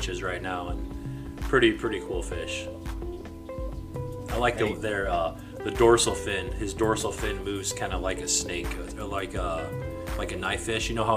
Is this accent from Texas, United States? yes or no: no; Indiana, United States; I don't even know if I know where you're from, but I'm from Indiana.